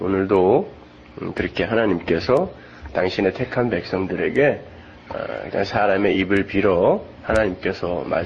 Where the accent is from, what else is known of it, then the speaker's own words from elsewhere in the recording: Pyeongtaek, Gyeonggi Province, South Korea; 제가 한 5살 무렵까지 그 시골에서 자랐거든요. 저 평택에서 제가 그 이 장손이라 우리 할아버지 할머니가 저를 거기서 키우셨어요.